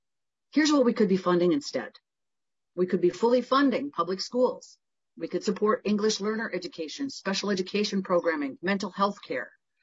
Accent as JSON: {"language": "English", "town": "Red Wing", "region": "Minnesota", "country": "United States", "said": "and I'm from Red Wing."}